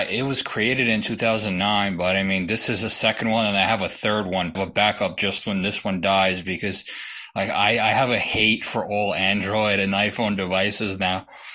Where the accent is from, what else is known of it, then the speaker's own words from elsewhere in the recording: Brooklyn, New York, United States; Well, I'm Brooklyn, New York.